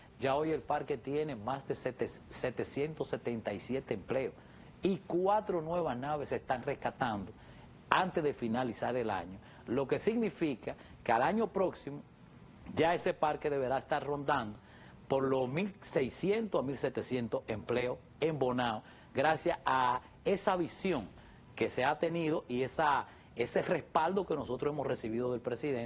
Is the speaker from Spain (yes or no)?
no; Santiago de los Caballeros, Santiago, Dominican Republic; now in Santo Domingo, Dominican Republic; de la ciudad de Santiago de los Caballeros, de donde yo soy, de donde vengo a rendir un servicio público aquí a la capital